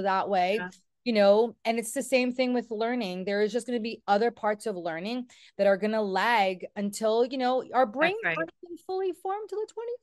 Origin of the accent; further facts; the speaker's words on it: New York, United States; Sorry, I am from New York.